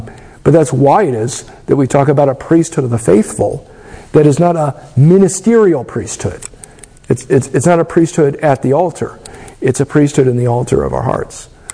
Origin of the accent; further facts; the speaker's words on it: United States; but we still pick up a lot of American things because we're Americans.